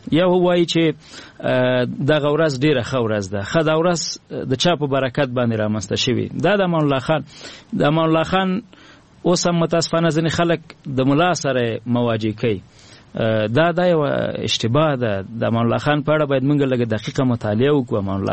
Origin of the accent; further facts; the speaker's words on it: Nangarhar, Afghanistan; زه د ننګرهار ولایت یم